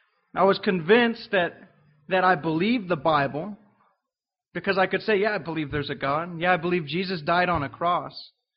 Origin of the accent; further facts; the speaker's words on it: Swansboro, North Carolina, United States; We're from Swansboro, North Carolina.